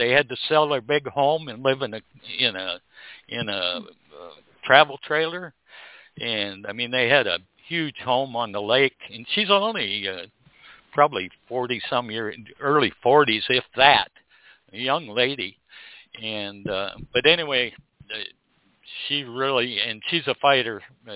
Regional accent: South Dakota, United States; I'm originally from South Dakota

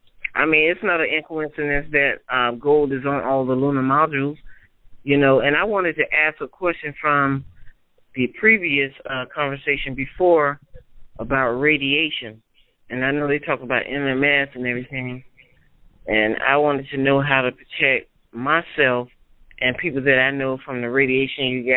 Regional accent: Orlando, Florida, United States; I'm from Orlando. I went to Orlando, and I never seen so many homeless people in Orlando. And I'm Florida born. Born here, stay here.

